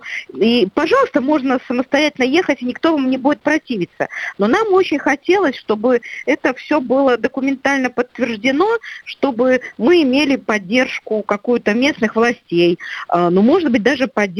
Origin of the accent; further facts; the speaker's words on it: Belarus; born there; как вот уроженка Беларуси